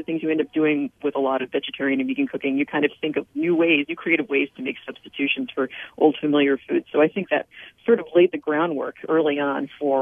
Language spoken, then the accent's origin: English; New England, United States; Yeah, my folks are from Venezuela, but I was born here in the United States, New England. And while I grew up with a lot of Venezuelan food at home in New England